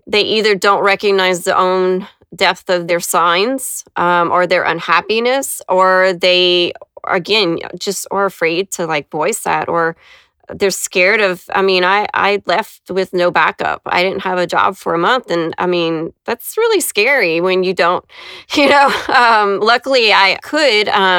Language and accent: English; Louisiana, United States; coming back to my hometown, which again is a really small town in Louisiana, so we're very rural practices.